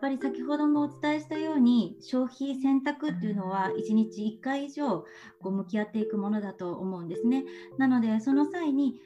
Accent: Mie, Japan; born there; そうですね、生まれは私三重県なんですけれども、少し中学生の頃に両親の転勤で海外に出ていたことがありまして

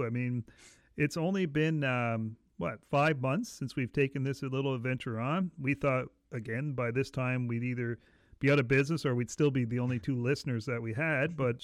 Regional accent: Canada; Oh, we're so Canadian.

